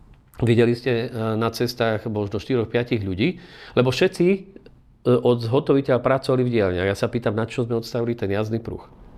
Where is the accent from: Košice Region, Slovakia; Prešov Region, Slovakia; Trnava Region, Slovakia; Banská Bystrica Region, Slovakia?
Košice Region, Slovakia; Košice; teda ja som rodený Košičan